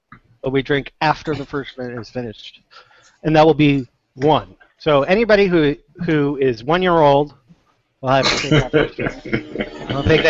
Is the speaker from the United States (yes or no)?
yes; New York, United States; born there; I was born in New York, so technically I was born in Central time, or Eastern time.